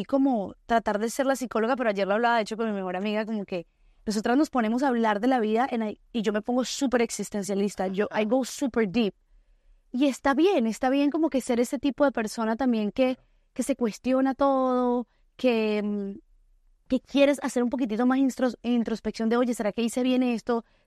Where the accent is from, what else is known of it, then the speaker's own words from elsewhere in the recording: Colombia; Porque viene como del rancho, así como del rancho que vengo yo de Colombia.